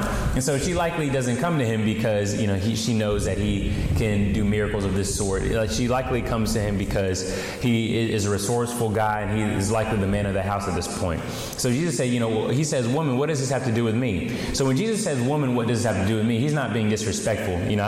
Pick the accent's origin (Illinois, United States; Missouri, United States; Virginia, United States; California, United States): Virginia, United States; I know, I think down here, wrestling isn't as popular as a sport as it is where I'm from. I'm from Virginia.